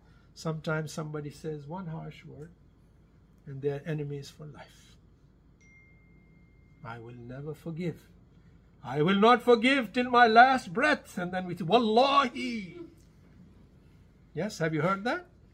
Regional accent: India; born there; I was born in India.

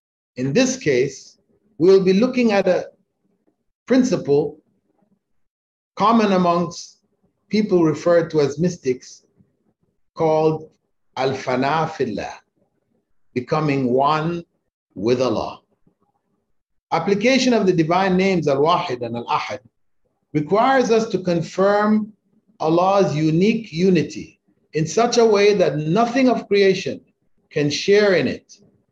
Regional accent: Kingston, Jamaica; born there; I was born in Kingston, Jamaica, an island in the West Indies, which most people have never heard about, back in 1947, to Christian parents.

